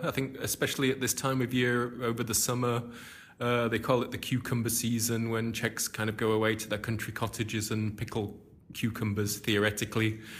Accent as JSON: {"language": "English", "town": "Rochdale", "region": "North West England", "country": "United Kingdom", "moved": "yes", "said": "I'm actually from Rochdale, which is near Manchester in the north of England, but my accent is a lot softer than a typical Rochdale accent."}